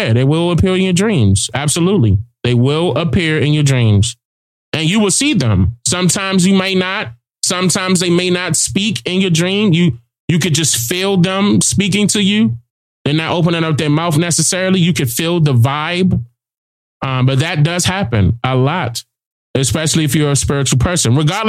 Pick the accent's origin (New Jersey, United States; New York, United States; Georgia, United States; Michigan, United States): Georgia, United States; Savannah; I'm from Savannah, Georgia, and it's heavy, sad feeling in downtown Savannah.